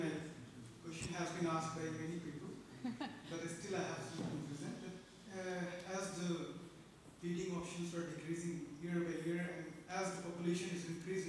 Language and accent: English; India; English is a second language; because I'm from India